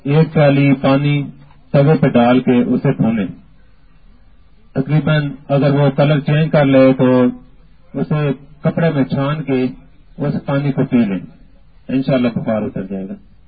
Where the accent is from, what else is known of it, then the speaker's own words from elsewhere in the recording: Mianwali, Punjab, Pakistan; اور میرا تعلق منوالی سے ہے.